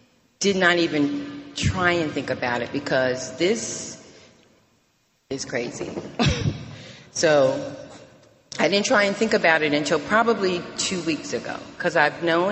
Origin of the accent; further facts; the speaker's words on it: Albany, New York, United States; now in Charlotte, United States; I'm from Albany, New York. I actually just moved to Charlotte, and I love Charlotte. Just moved to Charlotte, North Carolina, but I drank and used in Albany, New York, and I got sober in Albany, New York.